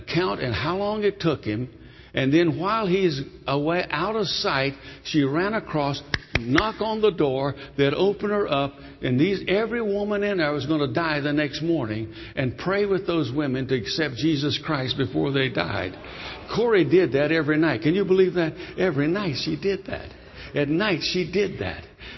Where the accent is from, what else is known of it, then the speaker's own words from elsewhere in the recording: North Carolina, United States; also born or lived in Connecticut; Now, I was born in Connecticut, but as a young boy, we moved to North Carolina for 12 years, and we lived in a small town, and we had a little piece of land, and it was the Depression.